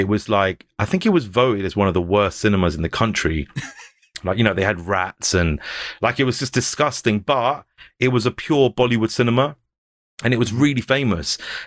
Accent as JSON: {"language": "English", "town": "Hounslow", "region": "London", "country": "United Kingdom", "said": "So I'm from Hounslow, but kind of a smaller place in Hounslow called Hamworth."}